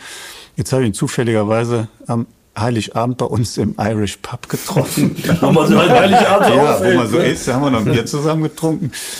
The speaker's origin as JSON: {"language": "German", "town": "Cologne", "region": "North Rhine-Westphalia", "country": "Germany", "said": "Was man als Kölner auch kennt, ist ja ne Besuch im Zoo."}